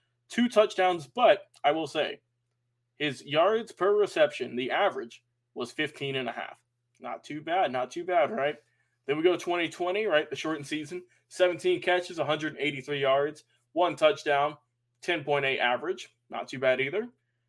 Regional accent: Atlanta, Georgia, United States; we're from Atlanta. We need our wide receiver here.

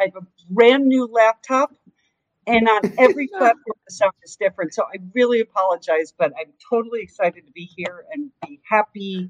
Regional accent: Illinois, United States; And I'm from Illinois.

